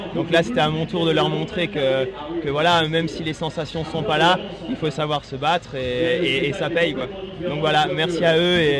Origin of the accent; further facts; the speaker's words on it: Grand Est, France; Je suis alsacien, mais je suis un peu fan des Alpes, des sports nature.